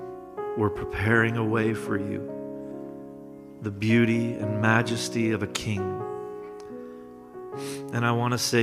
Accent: Blue Springs, Missouri, United States; also born or lived in North Kansas City; Father, I was born in North Kansas City. I was raised in Blue Springs.

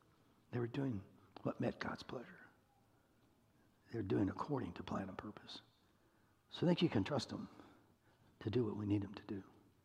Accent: Iowa, United States; You know, and I'm just me. I'm from Iowa, for heaven's sakes, you know.

